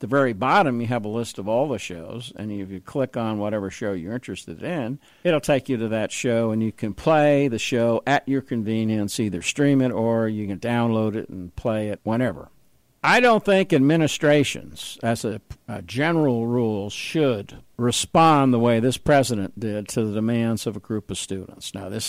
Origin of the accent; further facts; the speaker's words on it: New York, United States; Because I'm a New Yorker, he's a New Yorker, he's very direct.